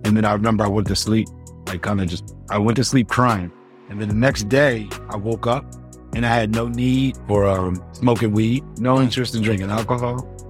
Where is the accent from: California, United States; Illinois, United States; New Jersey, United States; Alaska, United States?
New Jersey, United States; Willingboro; also born or lived in Philadelphia; I grew up in New Jersey, South Jersey, so the Philadelphia side. Born and raised in a city called Willingboro, New Jersey. Spent my summers in Philly, because